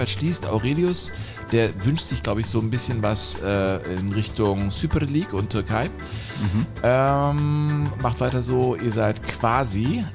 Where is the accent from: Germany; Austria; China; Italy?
Germany; man wurde ja wirklich ein bisschen ausgelacht als Deutscher.